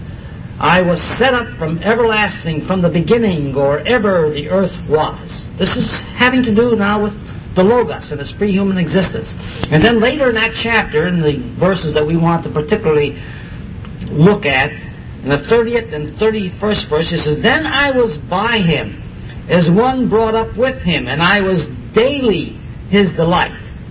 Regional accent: Chicago, Illinois, United States; My wife comes from Detroit, but I come from Chicago.

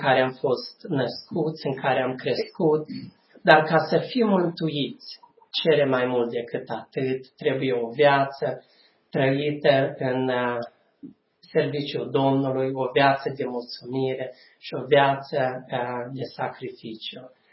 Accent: Bessarabia, Moldova; now in United States; cineva sunt din Moldova, din Basarabia, din mai perioadă de timp în Statele Unite.

